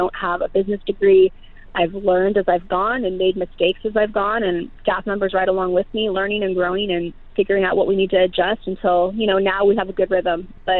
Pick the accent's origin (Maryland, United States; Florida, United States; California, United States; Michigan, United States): California, United States; Santa Clara; I grew up in Santa Clara doing dance and theater.